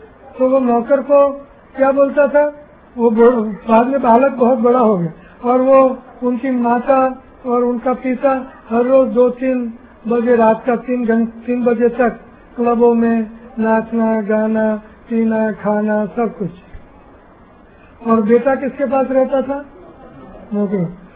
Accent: Gujarat, India; गांवड़िया भाषा में बोल रहा हूँ, मैं देहाती हूँ, मैं गाँव से हूँ, गुजरात के छोटे से, हाँ, गांवड़ी भाषा, बड़ौदा की भाषा, आपके गुरु महाराज के गांव की, मैं बड़ौदा का हूँ, तो बड़ौदा की भाषा में, बड़ौदा शहर है लेकिन मैं गांव का हूँ, तो गांव की भाषा हूँ।

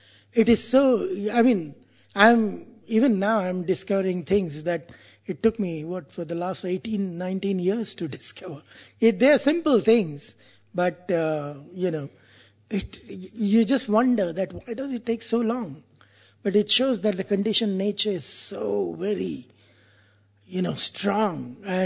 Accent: India; Like, I'm from India, so I'm used to cow urine, smell of cow urine.

